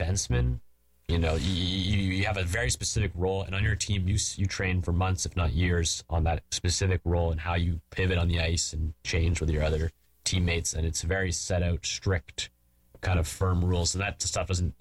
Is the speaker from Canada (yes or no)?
yes; Canada; So for me as a Canadian player